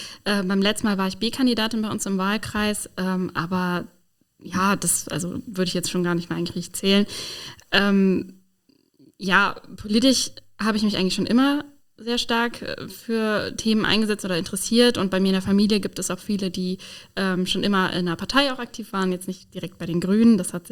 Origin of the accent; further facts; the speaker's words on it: Rhineland-Palatinate, Germany; ich komme aus dem Kreis Ahrweiler, das ist im ganzen Norden von Rheinland-Pfalz